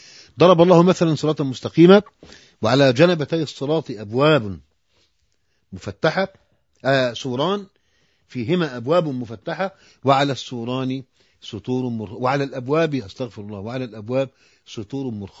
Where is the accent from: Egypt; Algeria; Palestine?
Egypt; الطرقات عندنا في مصر صارت ممتلئة بالسيارات الجديدة